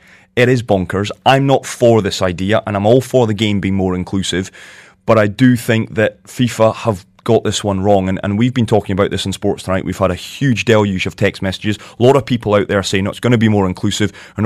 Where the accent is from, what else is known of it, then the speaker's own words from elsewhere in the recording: Scotland, United Kingdom; me as a Scot